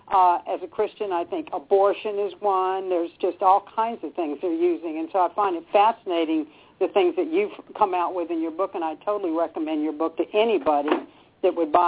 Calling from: California, United States; I'm calling from California.

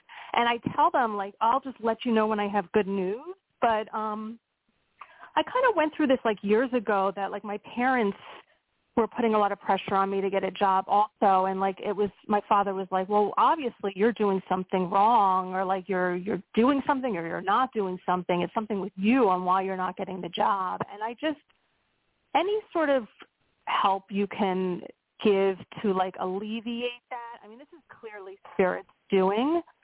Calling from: Pennsylvania, United States; in Pennsylvania

